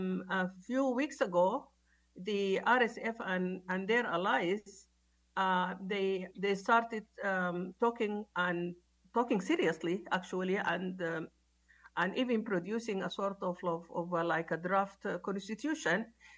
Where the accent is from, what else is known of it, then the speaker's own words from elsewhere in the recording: Sudan; moved away as an adult; also born or lived in Khartoum; now in Uganda; I was not planning to leave Sudan. I left Khartoum to my hometown. But then when my hometown was attacked, you know, and our neighborhoods were attacked, you know, we were under fire. We had to leave at that point. And I left, and I'm now a refugee in Uganda.